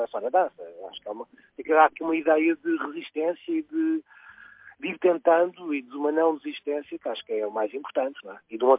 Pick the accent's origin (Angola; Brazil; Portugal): Portugal; Lisbon; also born or lived in Mirandela; De Lisboa. Nascido e criado em Lisboa, sim.